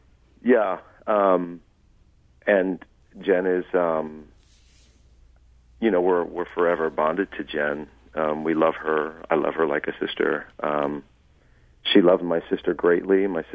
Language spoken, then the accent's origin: English; St. Louis, Missouri, United States; Yeah, we grew up, my parents are both St. Louis natives and both born and raised in, you know, downtown.